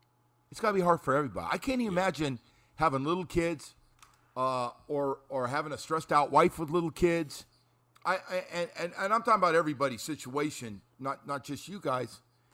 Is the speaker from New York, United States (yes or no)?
no; California, United States; I thought I was growing up in California again when those Sunday games come on